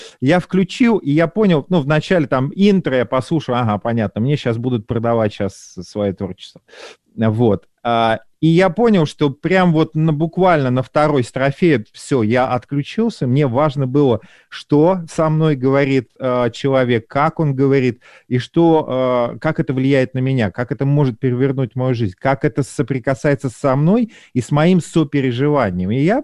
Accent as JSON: {"language": "Russian", "town": "Petushki", "region": "Vladimir Oblast", "country": "Russia", "tie": "born there", "said": "я родился в Петушках, уж там вообще как бы лес и волки, и собственно говоря, и белые грибы, да. Ну, волков нету, ну ладно, бог с ним, да, это Владимирская область"}